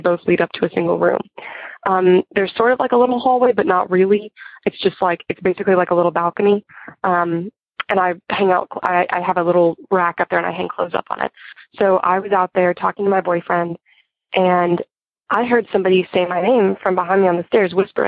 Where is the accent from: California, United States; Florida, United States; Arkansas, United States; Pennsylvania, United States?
Arkansas, United States; I'm from Arkansas, and I am 17 years old